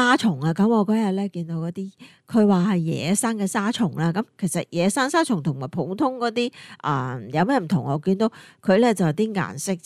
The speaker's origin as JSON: {"language": "Cantonese", "region": "Guangdong", "country": "China", "said": "我哋广东人"}